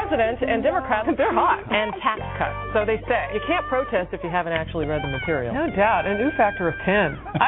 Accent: the South, United States; I'm from the South. We fry everything.

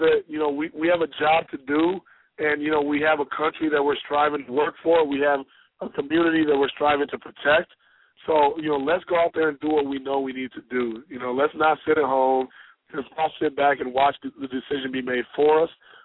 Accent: Midwest, United States; I'm from the Midwest. I love the Midwest.

